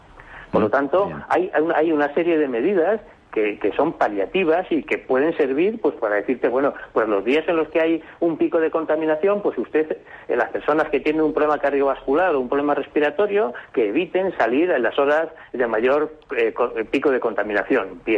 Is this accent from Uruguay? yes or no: no; Madrid, Community of Madrid, Spain; yo conozco más Madrid porque soy de Madrid